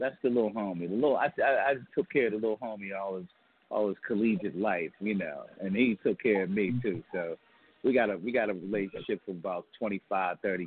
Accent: Pennsylvania, United States; No, I'm from Pennsylvania, man.

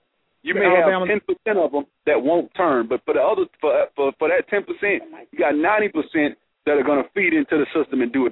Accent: Montgomery, Alabama, United States; When they had that Obamacare situation, I'm from Montgomery, Alabama.

